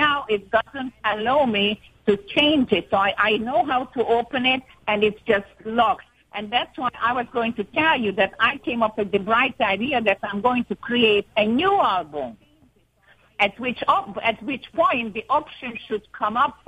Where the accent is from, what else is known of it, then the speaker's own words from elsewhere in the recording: Rochester, New York, United States; now in Florida, United States; I am originally from Rochester, but I'm in Florida now.